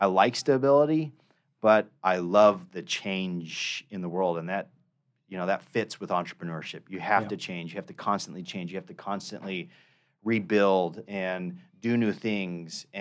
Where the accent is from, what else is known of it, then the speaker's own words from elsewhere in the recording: Arizona, United States; He had a ceiling fan business in Arizona. Arizona's super hot. I'm from Arizona.